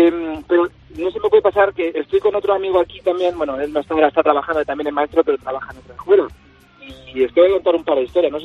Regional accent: Madrid, Community of Madrid, Spain; Yo soy de Madrid, de Carabanchel Bajo.

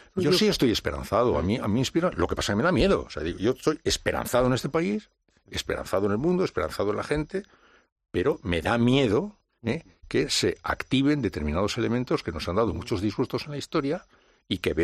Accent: San Sebastián, Basque Country, Spain; Luego, como soy de Donostiarra, pues ya sabes, los coros

